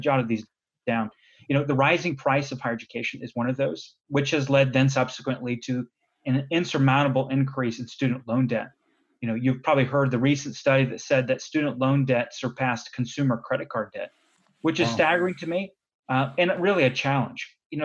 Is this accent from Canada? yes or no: no; Jacksonville, Florida, United States; So I grew up in North Florida, just around the Jacksonville, Florida area